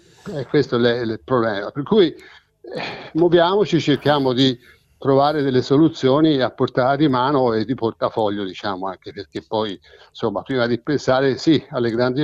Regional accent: Pontassieve, Tuscany, Italy; io sono di Pontassene

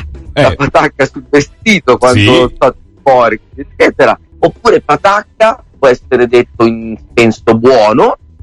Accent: Emilia-Romagna, Italy; Da romagnolo ho visitato almeno.

